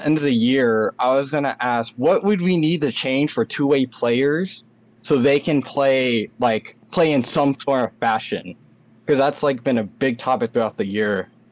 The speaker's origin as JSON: {"language": "English", "region": "California", "country": "United States"}